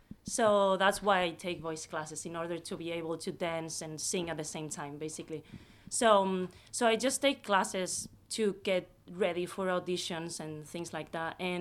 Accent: Spain; English is a second language; moved away as an adult; Well, I was born and raised in Spain until I was 18, and I moved around.

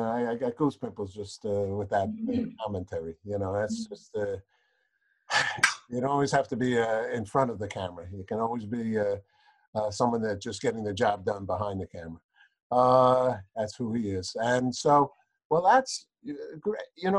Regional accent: New York, United States; I've been down the Lower East Side in my life. I'm a New Yorker.

